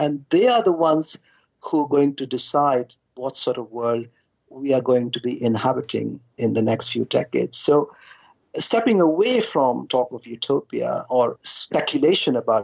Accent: India; I grew up in India in small towns

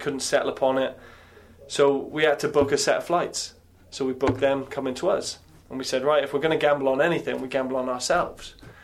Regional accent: Canada; And I think that's a great culture that we have as a club, and we as a Canadian culture have, that we'll roll up our sleeves and do what it takes.

